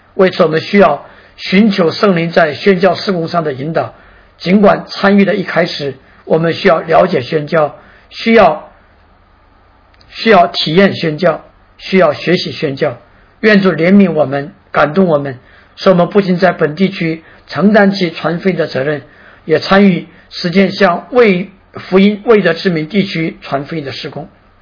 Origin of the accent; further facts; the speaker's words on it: Heilongjiang, China; 连我黑龙江那个边疆的 我的家乡黑龙江那个边疆的小村庄也有了教堂